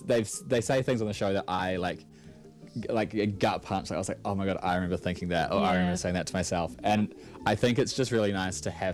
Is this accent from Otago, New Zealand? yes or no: no; Auckland, New Zealand; I grew up in Auckland